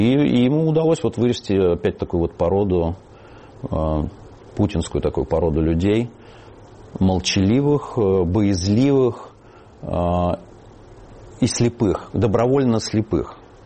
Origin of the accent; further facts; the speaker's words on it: Russia; Мы реально не они. Мы другие русские.